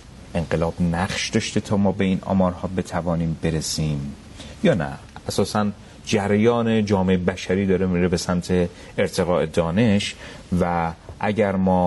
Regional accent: Iran

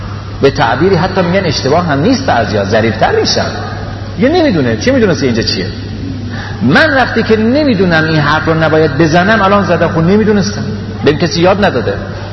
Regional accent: Iran; من ایرانیم

